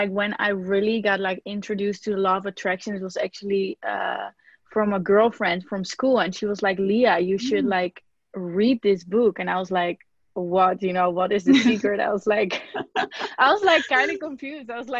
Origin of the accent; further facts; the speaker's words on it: Amsterdam, North Holland, Netherlands; also born or lived in Los Angeles; now in Palm Beach, United States; I live in Palm Beach, Florida right now. I grew up in Amsterdam, mm-hmm. but then I moved to the U.S. First, I lived like 3 years in Los Angeles in California.